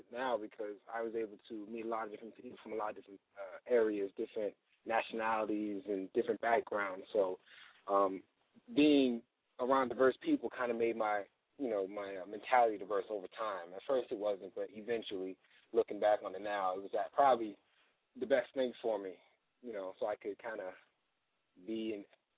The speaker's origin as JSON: {"language": "English", "town": "Fort Worth", "region": "Texas", "country": "United States", "tie": "born or raised there", "said": "Where I grew up, man, I grew up in Fort Worth, Texas, man, like right next to Tarrant County"}